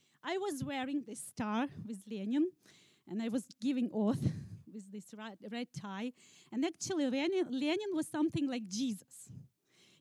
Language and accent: English; Kyiv, Ukraine; I'm from Ukraine and I'm from Kyiv.